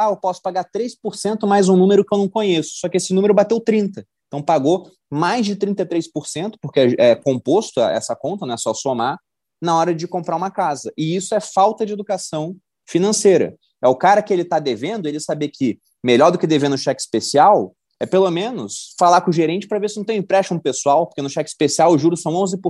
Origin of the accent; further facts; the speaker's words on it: Cabo Frio, Rio de Janeiro, Brazil; born there; Eu morei no Rio, eu só nasci em Cabo Frio, mas eu morei no Rio boa parte da minha vida.